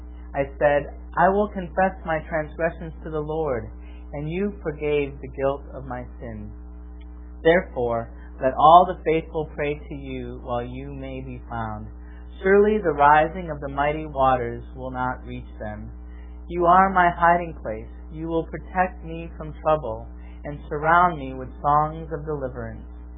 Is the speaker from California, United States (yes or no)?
no; Wisconsin, United States; I grew up in Wisconsin. I'm a cheesehead. My favorite team is the Green Bay Packers.